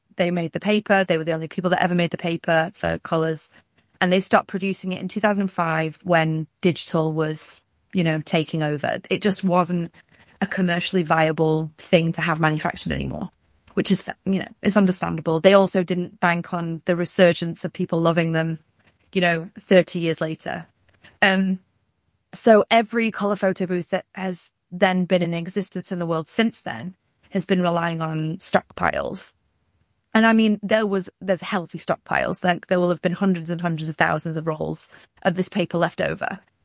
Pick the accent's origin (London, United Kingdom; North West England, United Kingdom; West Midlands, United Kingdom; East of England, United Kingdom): North West England, United Kingdom; Manchester; now in Canada; So I'm from Manchester in the UK originally, and I moved to Canada in around this time in 2021.